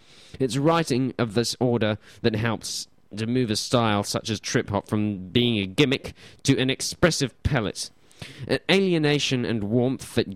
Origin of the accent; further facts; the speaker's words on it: Waiheke, Auckland, New Zealand; growing up on Waiheke in the 90s and noughties, that's what it means to me personally.